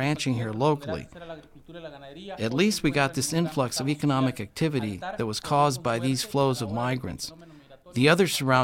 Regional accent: Chiapas, Mexico; I'm trying to find work because where we live, there isn't any. I'm from Chiapas.

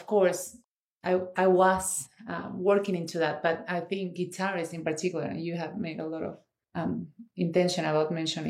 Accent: Argentina; So I told them I am a mezzo-soprano from Argentina. I am just on a holiday.

